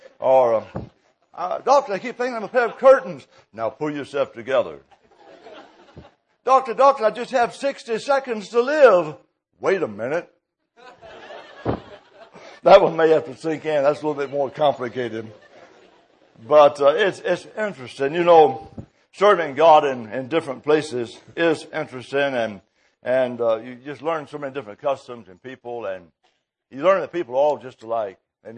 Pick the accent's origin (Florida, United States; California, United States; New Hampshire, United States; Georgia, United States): Georgia, United States; And I was pastoring up in Illinois of course, I'm from Georgia originally.